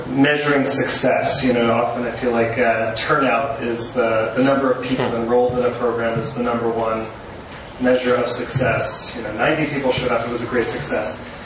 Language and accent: English; Los Angeles, California, United States; I'm from Los Angeles, California.